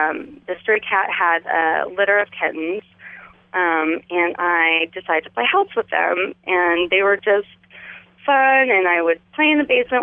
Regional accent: Yakima, Washington, United States; And so we grew up in Yakima. We lived out in this area.

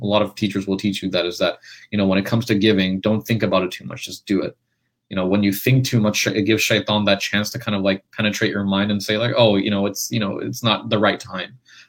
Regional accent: Memphis, Tennessee, United States; There was like a really amazing project back in my hometown of Memphis, Tennessee.

